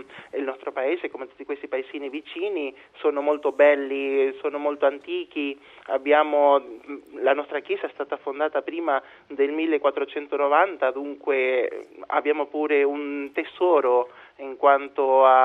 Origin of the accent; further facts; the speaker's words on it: Argentina; non è che lo dico come argentino pure